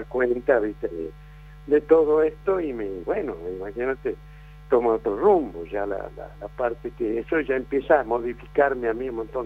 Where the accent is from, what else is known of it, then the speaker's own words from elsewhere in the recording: Salta, Argentina; yo vine de Salta, ya te digo, a buscar un porvenir en el fútbol, ¿viste?